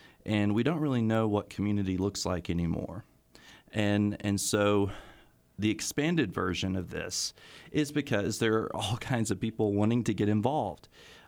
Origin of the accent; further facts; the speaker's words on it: Nashville, Arkansas, United States; Mama Dean and I had a connection because she was from Hope, Arkansas, and I'm from Nashville, Arkansas, and they're not far apart.